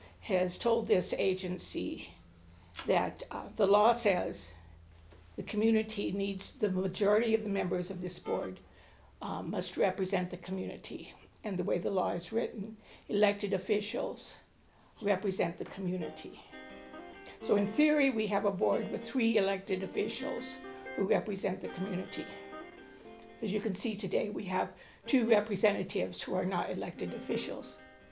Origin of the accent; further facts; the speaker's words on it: White Swan, Washington, United States; I'm from White Swan.